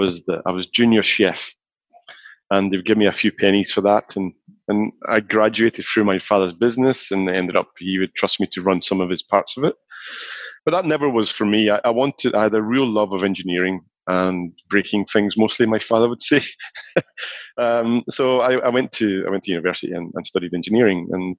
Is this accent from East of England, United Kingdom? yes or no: no; Scotland, United Kingdom; I grew up in Scotland, and you know, between Glasgow and Edinburgh, you know, very normal. Felt very loved, very close family, you know, a lot of cousins, a lot of people, small community.